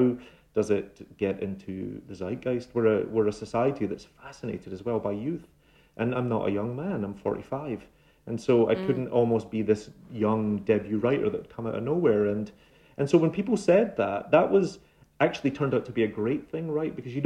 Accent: Scotland, United Kingdom; it sometimes fries people's minds that I'm Scottish and American now, that I sort of straddle these two things because it's an intersection.

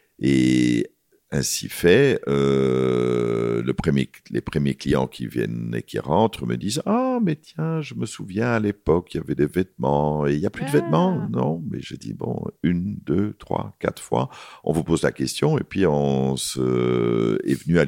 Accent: Belgium; il fallait aller pour nous, en tant que Belge, il fallait faire Paris

